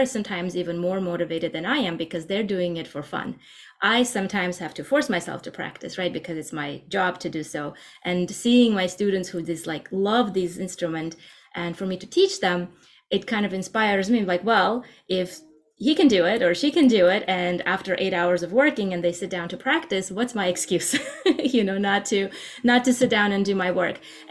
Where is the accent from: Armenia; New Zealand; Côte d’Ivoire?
Armenia; now in United States; guitar became the reason we moved to the United States. I'm from Armenia originally